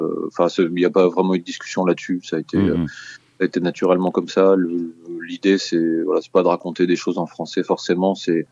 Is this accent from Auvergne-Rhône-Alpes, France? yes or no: yes; Auvergne-Rhône-Alpes, France; Alors moi, je suis de l'Allier, donc c'est un peu l'autre extrémité de l'ex-région Auvergne